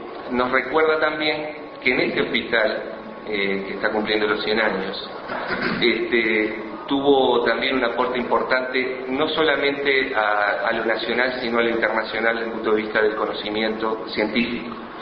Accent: Uruguay; porque eso somos los uruguayos, comunidad de comunidades

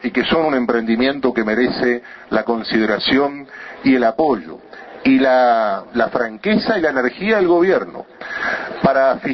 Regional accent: Uruguay; turismo para 3 millones, que somos los uruguayos

